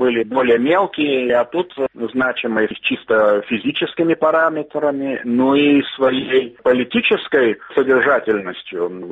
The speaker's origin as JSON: {"language": "Russian", "country": "Lithuania", "said": "Я рядовой литовец, если так можно сказать."}